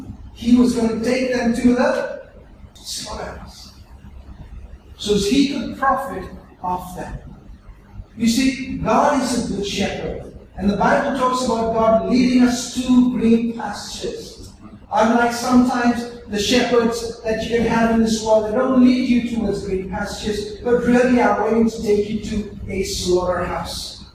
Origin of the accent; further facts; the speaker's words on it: Bangalore, Karnataka, India; Where I grew up in Bangalore, the nearest slaughterhouse was a few blocks away